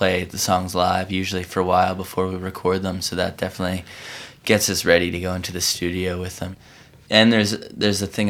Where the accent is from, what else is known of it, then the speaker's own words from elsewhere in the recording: Maryland, United States; It kind of harks back to our youth or growing up in Maryland